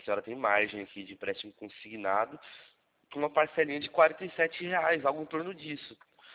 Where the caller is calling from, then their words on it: Rio Claro, São Paulo, Brazil; also born or lived in Rio de Janeiro; eu falo atualmente da cidade de Rio Claro, próximo a Campinas.